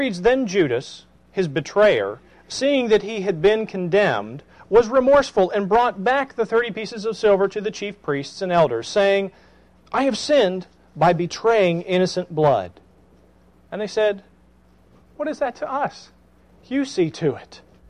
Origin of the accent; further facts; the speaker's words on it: Atlanta, Georgia, United States; I mean, that happened when I grew up in Atlanta a lot. The high school that I was at, you know, 2,000 or 3,000 kids there.